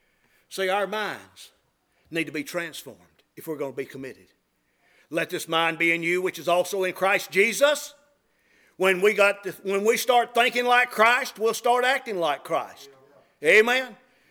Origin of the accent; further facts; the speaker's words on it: Greensboro, North Carolina, United States; Back when I was in the third grade, I was raised over in the Bessemer section of Greensboro.